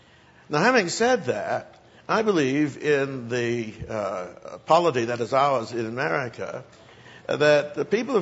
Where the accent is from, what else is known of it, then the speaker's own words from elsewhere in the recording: Plymouth, Massachusetts, United States; And I come from Plymouth, Massachusetts, the only colony out of which Roger Williams was not kicked.